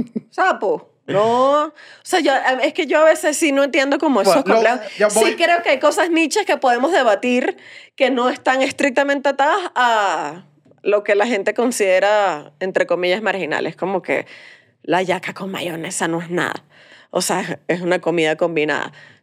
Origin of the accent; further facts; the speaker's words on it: Venezuela; Y somos todos los venezolanos